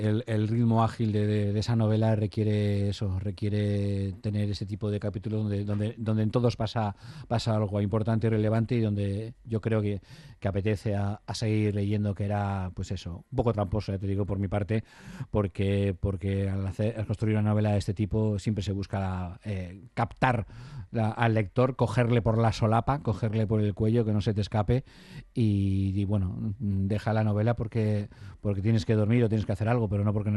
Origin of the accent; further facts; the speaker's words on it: Portugalete, Basque Country, Spain; Portugalete, ya sabes que yo me considero de allí y es mi patria chica